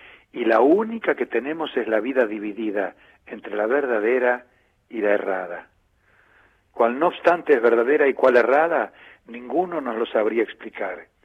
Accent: Tandil, Buenos Aires Province, Argentina; Sabes que yo soy muchacho de Tandil, que soy popular y fino a la vez.

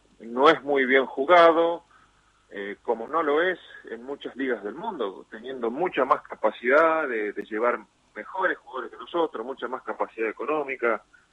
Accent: Argentina; soy argentino

